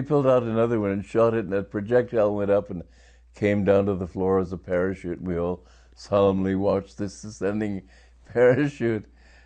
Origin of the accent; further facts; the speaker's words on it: England, United Kingdom; also born or lived in Europe; that time because I'd grown up and brought up in Europe and in England. And I guess he decided that my accent was an insult to the American flag.